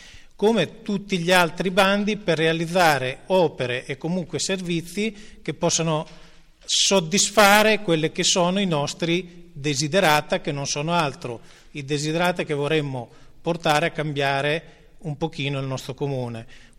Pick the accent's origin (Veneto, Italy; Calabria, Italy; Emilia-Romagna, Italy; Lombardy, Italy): Emilia-Romagna, Italy; Perticara; io che sono di Perticara